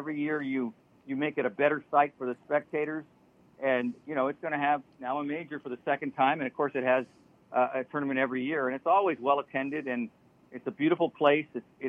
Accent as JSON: {"language": "English", "town": "San Francisco", "region": "California", "country": "United States", "tie": "born or raised there", "said": "I grew up in San Francisco, so a lot of contact highs and hate actors."}